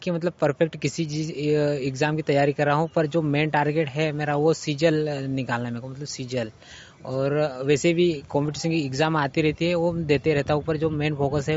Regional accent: Gudikheda, India; ये गुड़ीखेड़ा से।

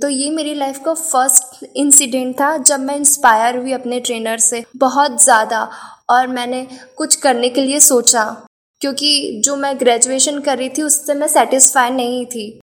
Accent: Indore, Madhya Pradesh, India; मैं इंदौर मध्य प्रदेश से हूँ।

